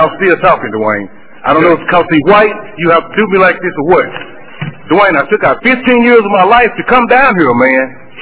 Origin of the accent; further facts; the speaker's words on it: Dallas, Texas, United States; And I grew up in West Dallas. You know that.